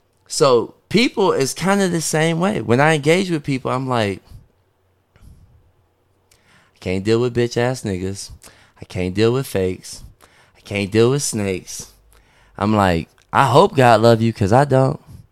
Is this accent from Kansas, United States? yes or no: no; Detroit, Michigan, United States; I'm like, I'm from Detroit, whatever, whatever. That's just, you know, we're very direct.